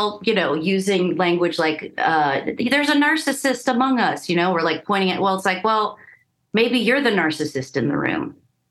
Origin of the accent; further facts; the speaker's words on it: California, United States; also born or lived in Nashville; Well, the record was recorded in Nashville, where I live part-time. So I've adopted the y'all, although I'm from the San Fernando Valley, Southern California.